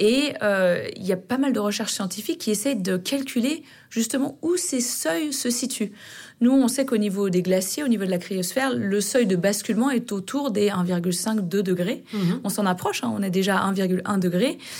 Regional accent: Auvergne-Rhône-Alpes, France; Quand on vient d'un petit village de Haute-Savoie, c'est vrai qu'on ne s'imagine pas pouvoir partir à l'étranger

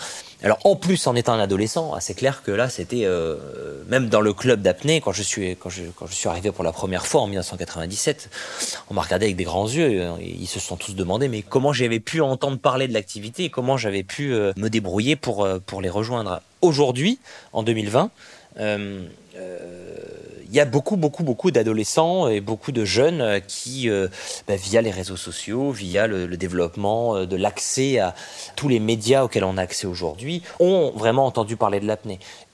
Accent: Nice, Provence-Alpes-Côte d'Azur, France; Moi, je suis né à Nice, donc tous les étés, comme tous les enfants niçois, j'étais au bord de la mer.

